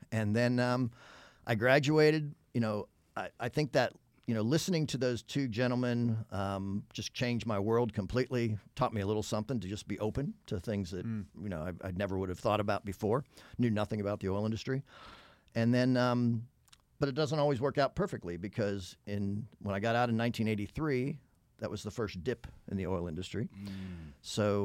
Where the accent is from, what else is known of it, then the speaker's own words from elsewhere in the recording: Pittsburgh, Pennsylvania, United States; born there; So, of course, we lived in Pittsburgh, Pennsylvania. I was born in November of that year.